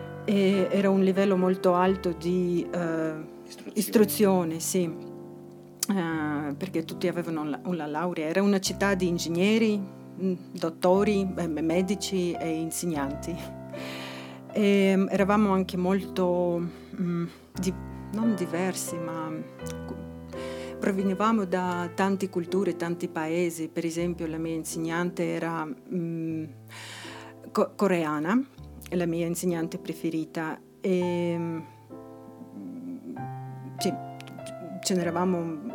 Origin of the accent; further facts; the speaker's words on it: Uzbekistan; Italian is a second language; also born or lived in Ukraine; sono ucraina e lavoro come impiegata. Sono originalmente dall'Uzbekistan.